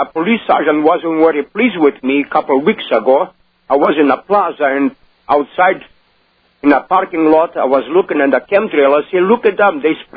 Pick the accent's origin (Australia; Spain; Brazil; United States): Brazil; I was trained in Brazil. I'm from Brazil.